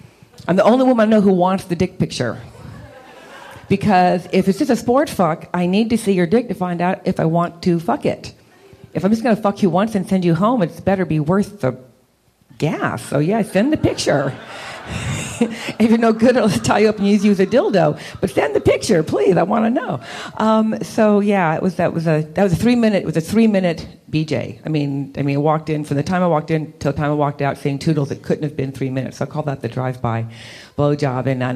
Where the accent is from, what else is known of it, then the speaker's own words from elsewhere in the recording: California, United States; because I'm from the Northern California area. I'm not an Angelino